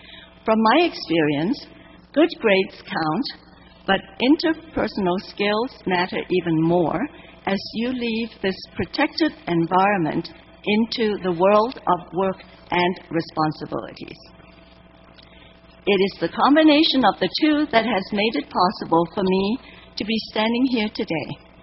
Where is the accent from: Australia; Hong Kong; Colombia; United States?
Hong Kong; I learned from my family while growing up in Hong Kong that recognition of success is measured by one's contributions to society.